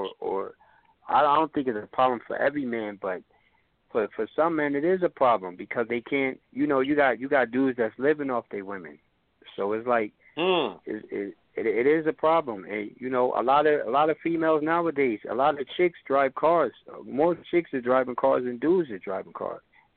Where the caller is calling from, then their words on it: Pennsylvania, United States; calling from PA.